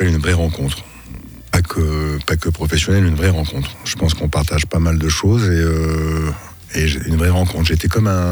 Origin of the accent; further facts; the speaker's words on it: France; On a du mal à faire ça chez nous en France